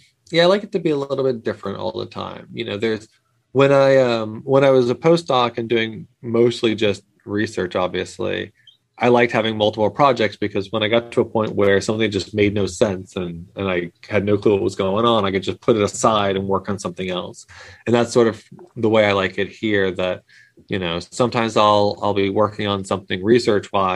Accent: Maine, United States; also born or lived in Germany / Georgia; Probably the longest time I lived in one place before being an adult was in Maine, where I went to high school for 8 years.

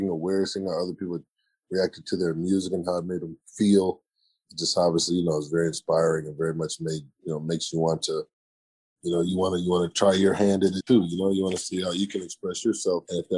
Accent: Minneapolis, Minnesota, United States; I grew up in an area that was like the old Jewish neighborhoo

